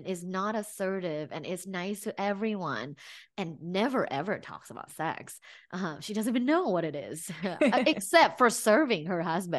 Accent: Bangkok, Thailand; So I'm originally from Thailand, Bangkok, Thailand. We live in a city and, you know, I went to an all-girls Catholic school my whole life.

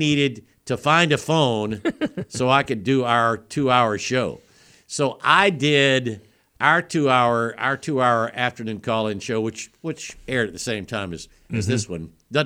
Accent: Brewton, Alabama, United States; are you going down 41, or are you headed down 31-29 toward my hometown?

